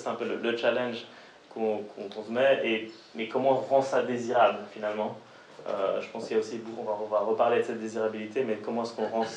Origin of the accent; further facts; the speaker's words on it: Geneva, Switzerland; vraiment on a grandi à Genève